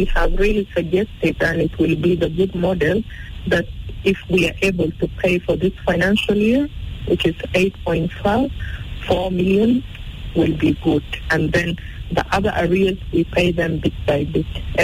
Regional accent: South Sudan; though we come from South Sudan, but we cannot all the time defending the interests of South Sudan alone

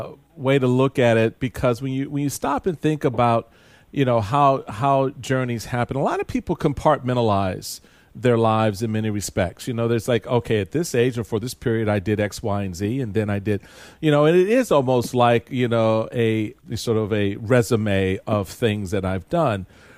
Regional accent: Washington, District of Columbia, United States; I, too, native Washingtonian.

